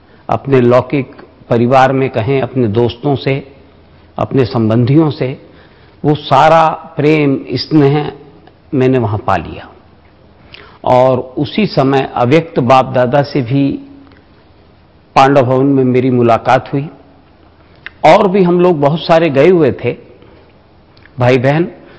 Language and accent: Hindi; Indore, Madhya Pradesh, India; मैं इंदौर मध्य प्रदेश का रहने वाला हूं।